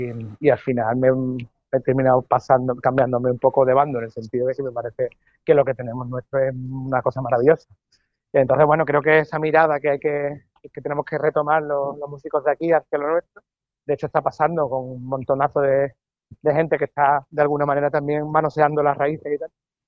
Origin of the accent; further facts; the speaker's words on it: Jerez, Andalusia, Spain; Es que ella es de Cádiz y yo soy de Jerez.